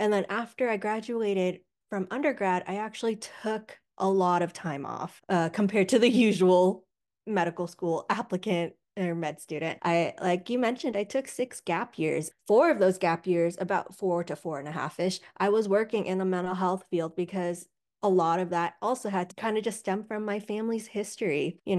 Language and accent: English; United States; born there; So I was born here in the States, but my family members all were escaping genocide from Cambodia.